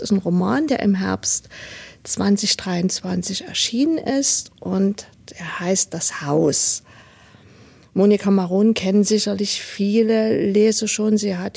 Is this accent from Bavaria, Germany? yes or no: no; Leipzig, Saxony, Germany; born there; Ich bin gebürtige Leipzigerin